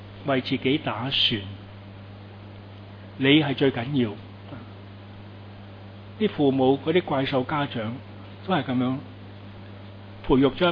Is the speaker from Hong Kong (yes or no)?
yes; Hong Kong; 香港很多人是蝦人的。那我們在這個地方長大